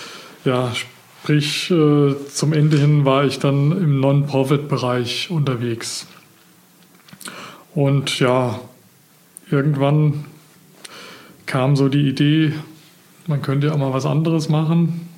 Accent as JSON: {"language": "German", "town": "Geisa", "country": "Germany", "tie": "born or raised there", "said": "Geboren und aufgewachsen bin ich in der Rhön, Geiser, Rahsdorf."}